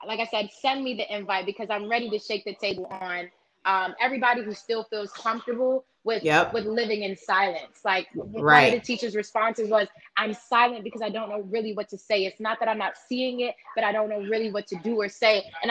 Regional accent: New York, United States; I am a New Yorker born and raised, but I started teaching in Fort Worth, Texas.

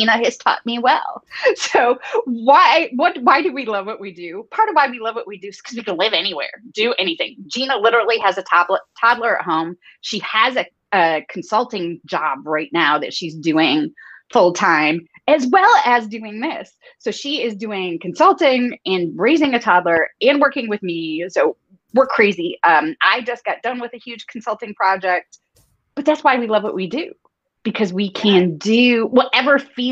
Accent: New York, United States; so I'm from New York, and sarcasm is like 90% of our language

